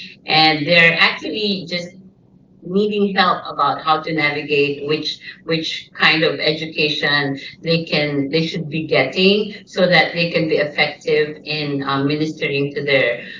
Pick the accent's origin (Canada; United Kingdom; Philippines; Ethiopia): Philippines; now in New York, United States; Yes, and we are from the Philippines. We moved to New York and 15 years ago.